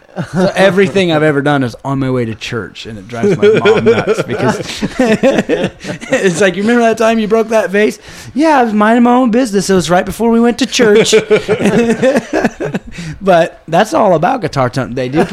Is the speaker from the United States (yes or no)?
yes; Bloomfield, United States; we grew up in Bloomfield, and basically it's all cornfields.